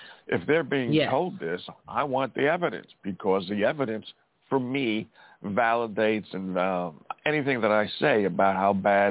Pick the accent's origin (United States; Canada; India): United States; Missouri; I'm from Missouri. I believe that it's happening.